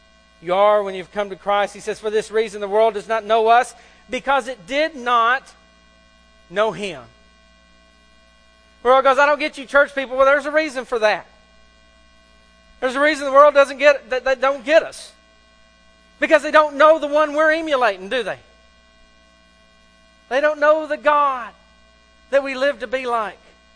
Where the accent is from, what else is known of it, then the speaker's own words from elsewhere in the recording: United States; as proud as I am of being an American, as proud as I am of being a citizen of the United States